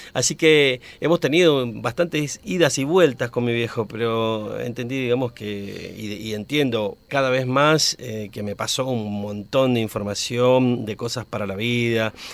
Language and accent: Spanish; Las Lomitas, Formosa, Argentina; la LRA20 de mi pueblo, de Las Lomitas.